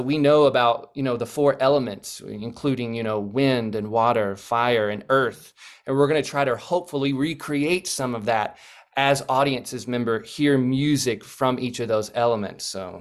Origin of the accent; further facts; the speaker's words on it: Alabama, United States; I remember as a child, I grew up in Alabama, so we didn't get a whole lot of snow days